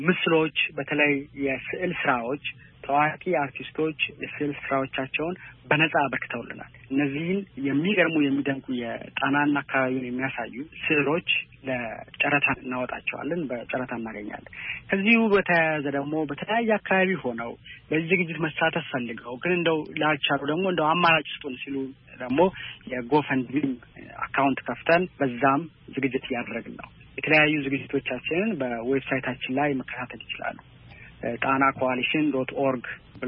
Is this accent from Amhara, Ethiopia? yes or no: yes; Bahir Dar, Amhara, Ethiopia; ተወልጄ ያደኩት ባህር ዳር ከተማ ነው። ሁለተኛ ደረጃ ትምህርቴን ጣና ሐይቅ ትምህርት ቤት፣